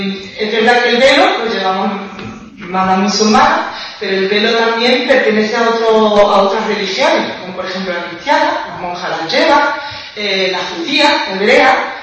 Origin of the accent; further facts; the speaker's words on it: Spain; A ver, soy española y yo tengo claro